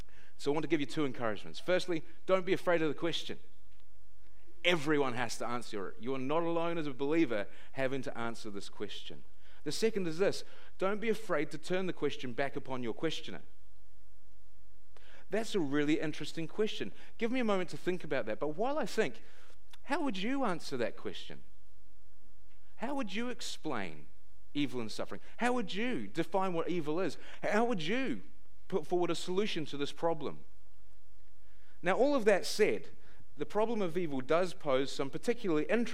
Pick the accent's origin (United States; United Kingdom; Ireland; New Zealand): New Zealand; I should have expected nothing less from an Australian than jibes about being a Kiwi. The reality is, though, that Kiwis don't want to be Australians.